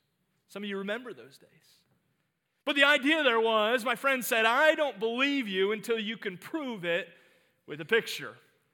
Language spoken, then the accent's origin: English; Cleveland, Ohio, United States; I know most of you know that I grew up in Cleveland, Ohio, and so I'm an avid Cleveland sports fan.